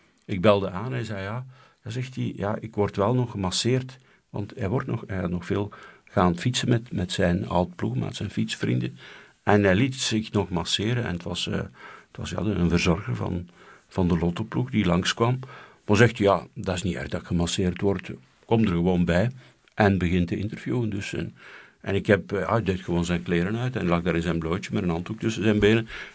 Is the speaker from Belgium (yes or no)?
yes; Lichtervelde, Flanders, Belgium; in de gemeente waar ik vandaan kom, Lichtervelde, ik ben lid van de lokale perskring